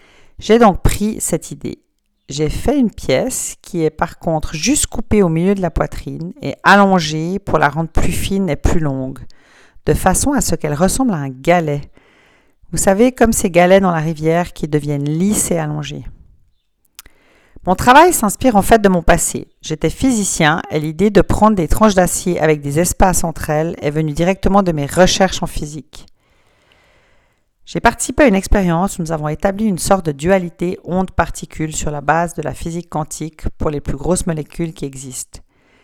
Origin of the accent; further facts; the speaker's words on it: Germany; now in Portland, United States; Je suis basée à Portland, en Oregon, sur la côte ouest des États-Unis. Je suis originaire d'Allemagne.